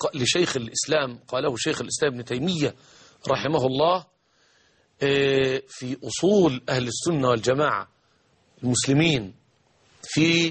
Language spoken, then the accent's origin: Arabic; Egypt; تباع عندنا في مصر، تباع في السعودية، وتباع في سوريا